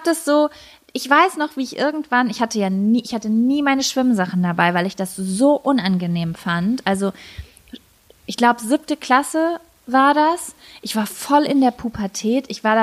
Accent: Lübbecke, North Rhine-Westphalia, Germany; Ich war ja in jedem Verein in und um Lübbecke, ne?

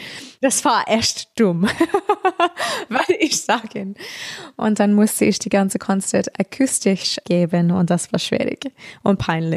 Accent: Australia; German is a second language; Und in Australien, das ist einfachste in meiner Heimat, weil dann sage ich, oh, ich bin eine europäische Künstlerin, aber ich komme aus hier.

